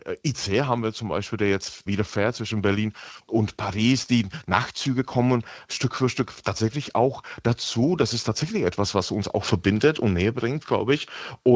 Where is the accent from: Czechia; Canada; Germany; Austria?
Czechia; German is a second language; ich als Tscheche spreche nicht nur Deutsch, aber ich spreche auch Slowakisch und Polnisch und dadurch verstehe ich auch die anderen slawischen Sprachen aus Mitteleuropa.